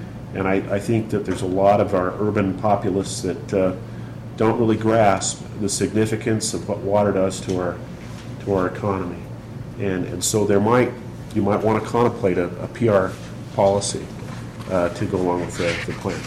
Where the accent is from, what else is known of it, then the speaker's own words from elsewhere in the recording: Idaho Falls, Idaho, United States; I'm from Idaho Falls, Idaho.